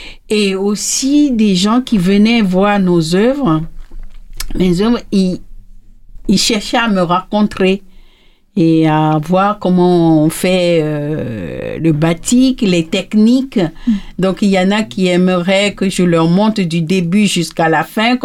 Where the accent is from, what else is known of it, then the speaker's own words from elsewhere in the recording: Kpalimé, Plateaux, Togo; je viens du Togo, d'un petit village qui s'appelle Tové à Honjo, qui est pas loin de Palimé. Je suis née à Palimé, où j'ai grandi.